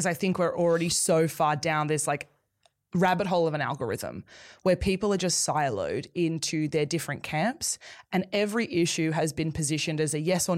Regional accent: Orange, New South Wales, Australia; I grew up in Orange. So for anyone who's not from New South Wales, it's about 3.5 hours outside of Sydney, small town, about 45,000 people.

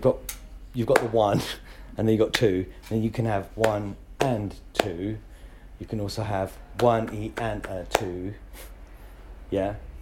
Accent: Kenya; Mum was from Mombasa. My dad was from Nairobi. And... yeah, my whole family, we're all Kenyan.

